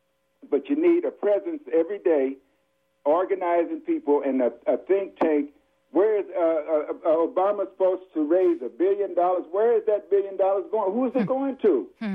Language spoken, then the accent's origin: English; Oakland, California, United States; I'm familiar with some of the truck, I'm from Oakland, and a lot of the independent truck drivers, they lose money when they can't pull a load.